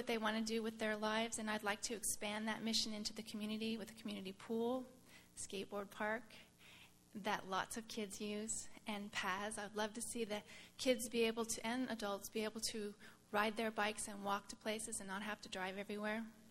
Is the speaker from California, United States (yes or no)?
yes; Santa Cruz, California, United States; now in Los Osos, United States; I've lived here about 15 years. I'm originally from Santa Cruz, and Santa Cruz was a wonderful place to grow up.